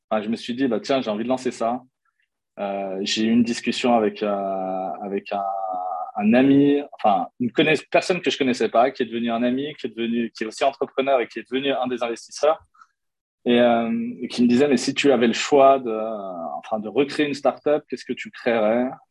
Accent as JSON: {"language": "French", "town": "Annecy", "region": "Auvergne-Rhône-Alpes", "country": "France", "tie": "born there", "said": "Je suis franco-algérien. Je suis né en France, dans une petite ville qui s'appelle Annecy, qui est juste magnifique. J'ai 42 ans. Je suis le papa de 3 enfants."}